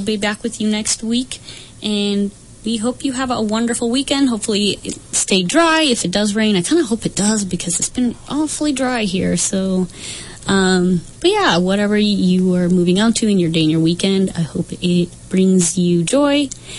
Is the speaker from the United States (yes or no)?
yes; Colorado, United States; also born or lived in out east; now in Spokane, United States; I am not originally from Spokane. Like I said, I lived out east for a while and then Colorado originally where I grew up.